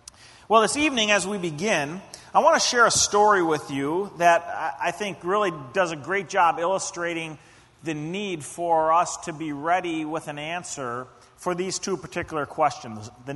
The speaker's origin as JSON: {"language": "English", "town": "Minneapolis", "region": "Minnesota", "country": "United States", "tie": "born or raised there", "said": "took off from my hometown, Twin Cities, Minneapolis-St. Paul"}